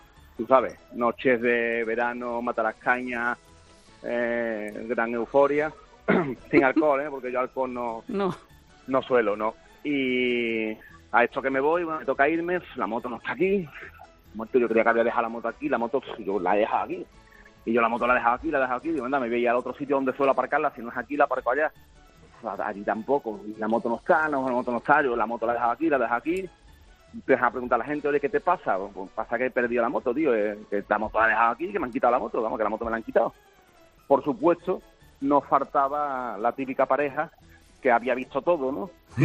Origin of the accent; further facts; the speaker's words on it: Andalusia, Spain; accent: Andalusian; uno tiene el acento, aunque soy bilingüe, tengo el acento andaluz, claro, tengo el acento español, como que he vivido aquí toda la vida, ¿no?